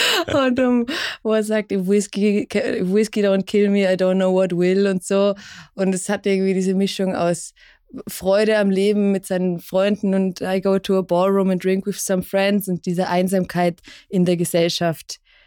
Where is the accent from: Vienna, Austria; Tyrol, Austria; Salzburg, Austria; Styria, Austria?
Vienna, Austria; ich komme aus Wien. Ich bin Musikerin